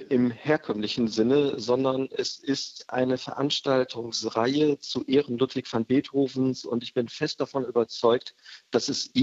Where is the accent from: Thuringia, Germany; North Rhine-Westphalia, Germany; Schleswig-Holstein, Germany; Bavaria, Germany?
North Rhine-Westphalia, Germany; Bonn; born there; Ich bin tatsächlich hier in Bonn zur Welt gekommen, 1965